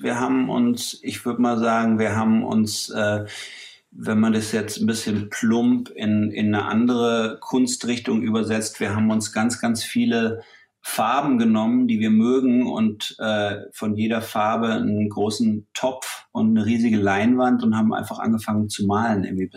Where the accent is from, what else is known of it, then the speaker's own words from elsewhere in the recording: Lörrach, Baden-Württemberg, Germany; Ich bin in Lörrach aufgewachsen, was an ganz, ganz unten an der Grenze zur Schweiz, zu Basel ist.